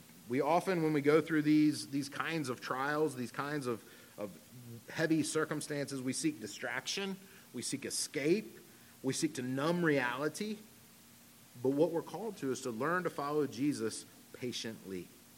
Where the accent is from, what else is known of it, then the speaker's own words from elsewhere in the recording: Virginia, United States; I grew up in Southern Virginia, the heart of the Civil War